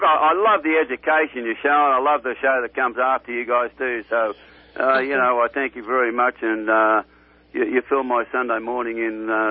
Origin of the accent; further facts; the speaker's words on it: Australia; I'm from Australia and I don't have much time for public servants